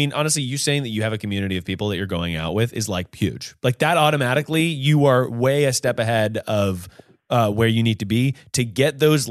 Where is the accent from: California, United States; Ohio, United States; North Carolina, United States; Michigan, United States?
North Carolina, United States; I grew up in North Carolina.